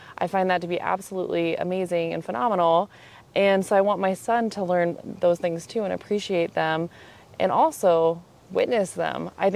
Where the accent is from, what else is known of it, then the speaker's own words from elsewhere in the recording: Dayton, Ohio, United States; also born or lived in Cincinnati, United States; I grew up in Dayton, Ohio.